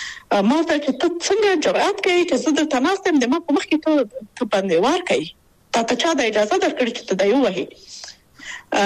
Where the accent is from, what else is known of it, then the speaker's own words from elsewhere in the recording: Afghanistan; now in Austria; دا هغه هغه وجداني مسؤلیت دی او دغه اړیکه ده چې ما بېرته افغانستان ته بیایي او هغه نه پرې کېږي هغه اړیکه شته